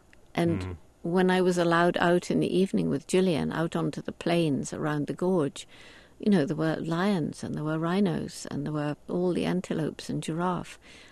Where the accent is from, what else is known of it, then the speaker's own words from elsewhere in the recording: England, United Kingdom; I had no degree of any sort. I was straight out from England, more or less.